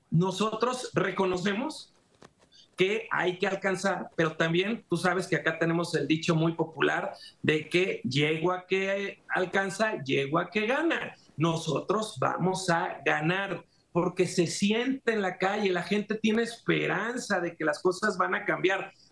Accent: Mexico; soy mexicano.

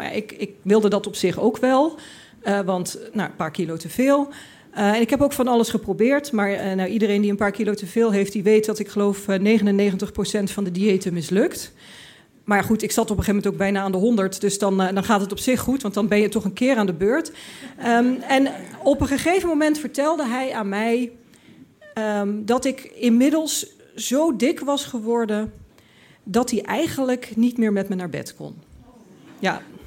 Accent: Limburg, Netherlands; En ik had, ik kwam uit Limburg, ik had dat allemaal niet meegemaakt.

